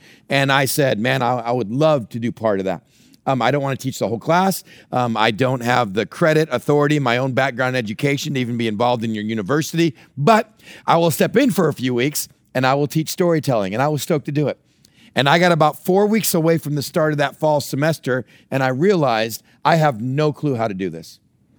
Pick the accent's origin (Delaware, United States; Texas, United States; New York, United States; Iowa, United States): Texas, United States; I told my stories of growing up in West Texas with a bunch of bonehead brothers.